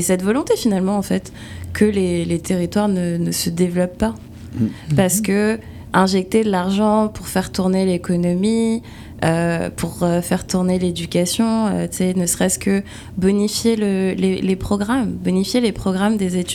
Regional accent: France; je suis en France, en plus j'ai grandi en France, en plus j'ai les codes personnellement de la banlieue, j'ai grandi en banlieue

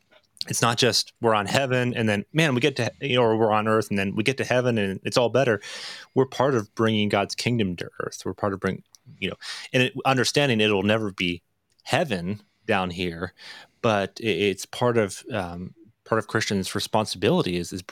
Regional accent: Canada; But I say that as a non-gun owner and as a Canadian as well.

